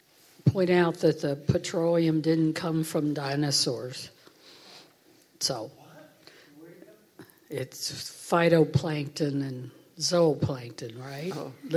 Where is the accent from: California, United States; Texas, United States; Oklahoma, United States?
Texas, United States; Houston; growing up in Houston in the Catholic Church, Houston, Texas is a flat coastal plain